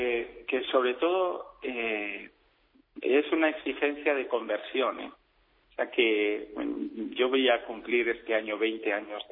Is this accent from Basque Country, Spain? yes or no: yes; Basque Country, Spain; born there; yo nací en Guipúzcoa y a los 23 años volví a ver con mucha fuerza